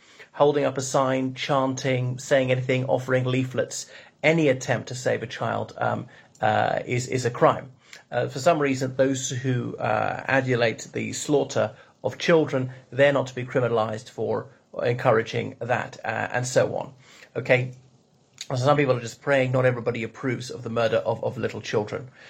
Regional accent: Ireland; from Ireland.

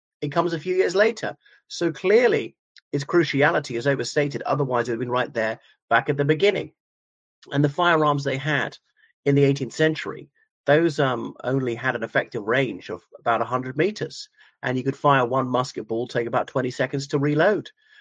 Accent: Ireland; o everybody … from Ireland.

